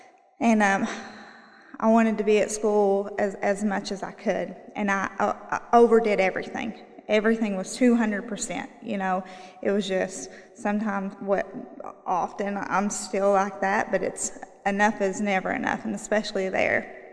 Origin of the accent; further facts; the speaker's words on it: Kentucky, United States; So I'm originally from Eastern Kentucky. I bet y'all are very surprised with my accent, you know.